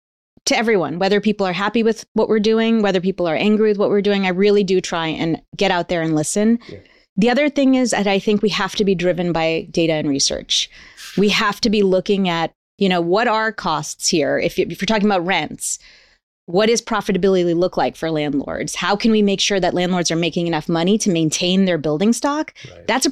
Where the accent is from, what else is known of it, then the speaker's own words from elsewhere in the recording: Massachusetts, United States; also born or lived in Louisiana; I grew up on the East Coast, outside of Boston.